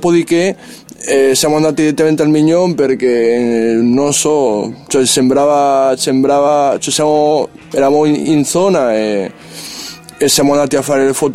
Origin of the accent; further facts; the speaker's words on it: Ferrara, Emilia-Romagna, Italy; anche se di Ferrara sono solo io